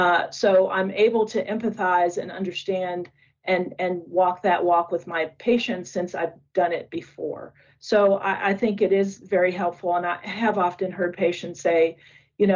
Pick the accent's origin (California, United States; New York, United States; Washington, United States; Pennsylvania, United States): Pennsylvania, United States; Pittsburgh; moved away as an adult; also born or lived in Lehigh Valley; now in Texas, United States; No, I'm not. I'm originally from Pittsburgh. I am a Steelers fan. And before I headed to Texas 15 years ago, I spent over 10 years down in the Lehigh Valley. So I am certainly native to Pennsylvania.